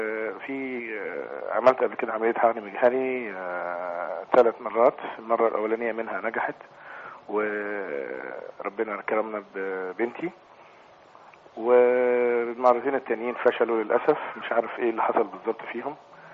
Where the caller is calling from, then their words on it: Aswan, Aswan Governorate, Egypt; انا بتكلم من اسوان